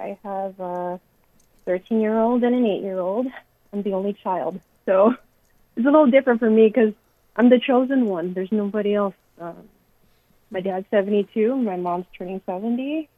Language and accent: English; Philippines; Both my mom and I, even though we're Filipino, we're not nurses.